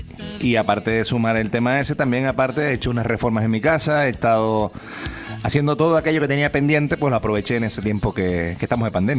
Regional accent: Santa Úrsula, Canary Islands, Spain; en mi pueblo, por lo menos, lo que es el ayuntamiento

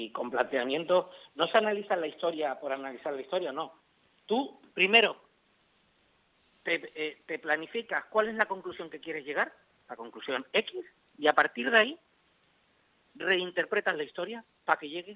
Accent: Spain; Los genocidas somos los españoles.

